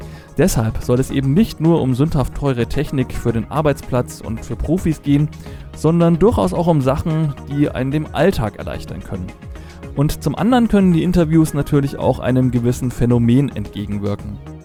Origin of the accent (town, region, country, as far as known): Bavaria, Germany